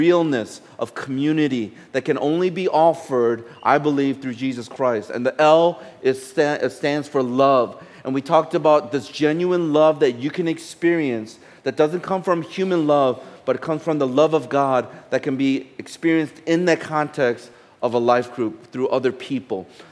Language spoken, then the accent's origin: English; United States; because I grew up in the States